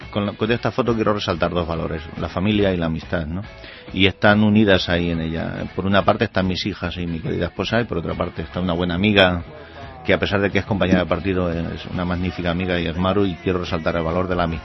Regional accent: Alamillo, Castilla-La Mancha, Spain; moved away; como yo me vine de donde nací, me vine de Alamillo, aquí, pues... pero sí, digo, teniendo los amigos que tenía allí en Alamillo

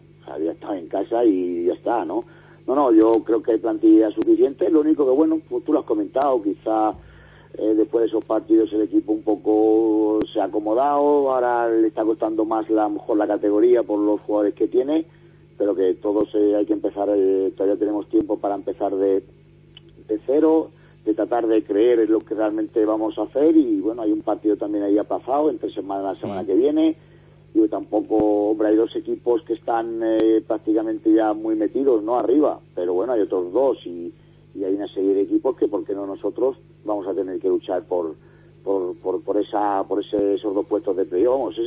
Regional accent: Toledo, Castilla-La Mancha, Spain; Yo soy aquí de Toledo

